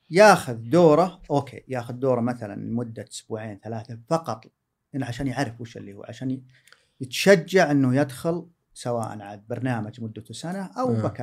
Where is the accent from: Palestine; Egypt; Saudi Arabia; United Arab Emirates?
Saudi Arabia; ما يوجد عندنا بالسعودية شخص مختص بالأمن السيبراني بمسماه الحالي